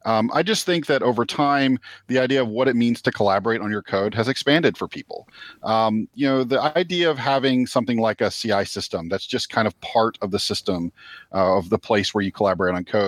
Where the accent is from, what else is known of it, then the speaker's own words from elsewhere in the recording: Chapel Hill, North Carolina, United States; I grew up locally here in Chapel Hill, so I've been around the area a long time.